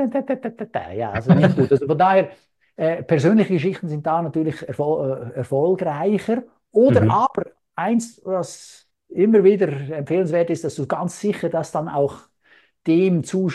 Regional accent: Switzerland; accent: Swiss; Ich muss ja jetzt nicht mehr meinen Dialekt abtrainieren, das ist nicht nötig. Ja. Ich bleibe authentisch. Ja, die dürfen gerne merken, dass ich Schweizer bin.

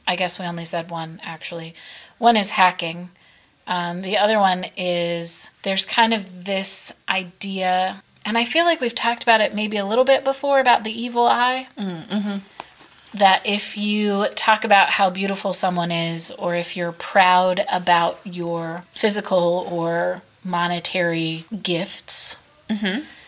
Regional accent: United States; normally that's not a huge deal, even as an American, if your Facebook page gets hacked

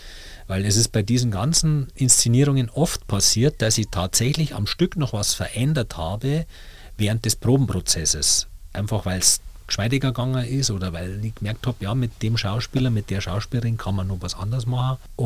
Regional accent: Neuburg an der Donau, Bavaria, Germany; Und dann habe ich hab einen ganz guten Freund gehabt in meiner Heimatstadt, in Neuburg an der Donau.

